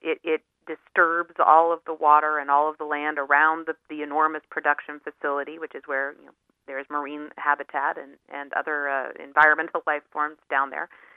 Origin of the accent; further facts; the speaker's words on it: Colorado, United States; I'm originally from Colorado, many small towns across the West suffered the economic consequences